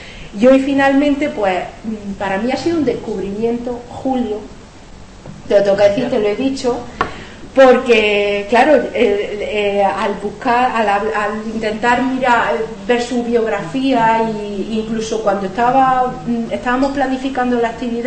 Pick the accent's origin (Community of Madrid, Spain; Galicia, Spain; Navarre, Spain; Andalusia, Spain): Andalusia, Spain; Linares; yo no me quedo sin preguntarle, como soy de Linares